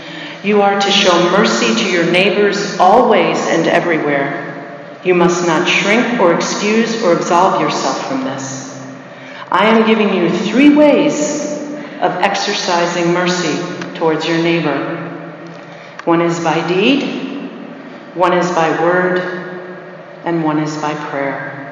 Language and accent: English; Florida, United States; But I grew up in Florida, and in 1992, Homestead, which is south of Miami, was completely wiped out by Hurricane Andrew.